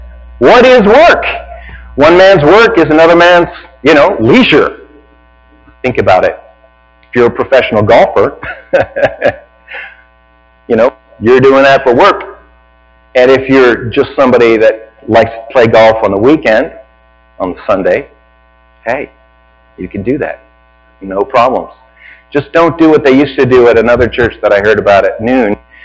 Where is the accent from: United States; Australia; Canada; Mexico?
Canada; Red Deer, Alberta; I grew up in Red Deer, Alberta, Canada. And so you can't grow apple trees there. It's just too cold. You know, minus 30, minus 40, minus 50.